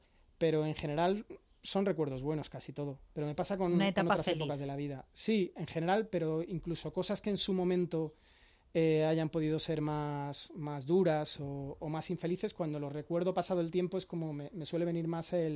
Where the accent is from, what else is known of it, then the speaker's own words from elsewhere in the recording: Alcorcón, Community of Madrid, Spain; No, soy de Alcorcón y en esta novela también he querido hacer un poquito de homenaje